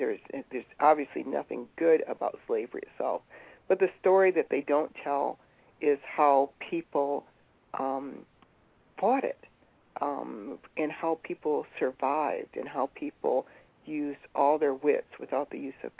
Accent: Adrian, Michigan, United States; I'm from Lenawee County, and always, as growing up in Adrian, we always knew the names of various people like Aunt Laura Haviland

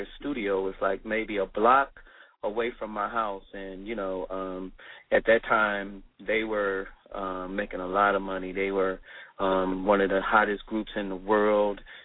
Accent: Cleveland, Ohio, United States; I'm from Cleveland, Ohio. I was born in Cleveland, Ohio. And, you know, I was the, you know, child, a middle child of three.

